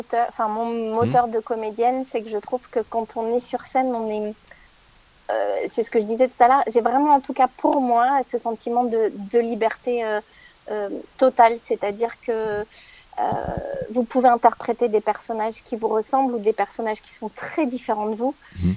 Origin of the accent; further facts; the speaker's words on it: Toulouse, Occitanie, France; now in Paris, France; Je suis toulousaine, donc oui, je viens du sud, mais quand je suis arrivée à Paris pour faire une école de théâtre